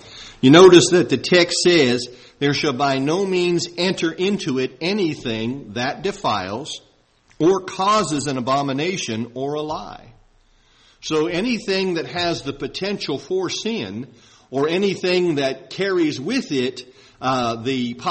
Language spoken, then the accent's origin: English; Ohio Valley, United States; also born or lived in Pittsburgh / Arkansas; now in Florida, United States; I grew up in the Ohio Valley within a few miles of the Ohio River, spent a lot of time in Pittsburgh where there are three rivers, lived in Arkansas next to the Mississippi River, and now I live here in Central Florida